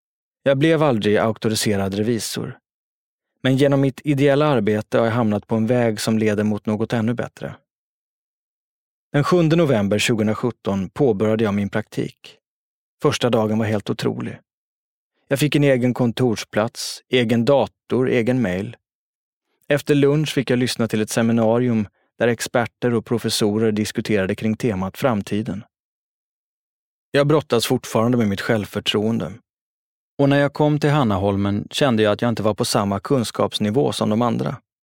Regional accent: Jordbro, Stockholm County, Sweden; Någonting sånt hade jag själv haft nytta av när jag växte upp i Jordbro.

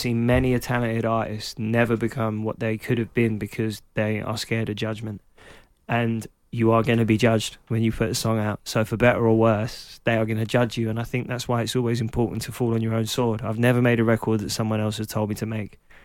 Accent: Clapton, London, United Kingdom; because I was growing up in Clapton, in Hackney, when it wasn't full of people with beards and New Balance trainers and £3.50 coffees

